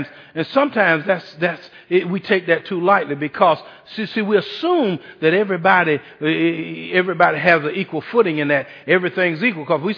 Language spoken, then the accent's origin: English; Eustis, Florida, United States; also born or lived in Adel, Georgia; But our parents moved to Eustis when we were 2 years old, and we grew up here, went to schools, and went off to college and had careers.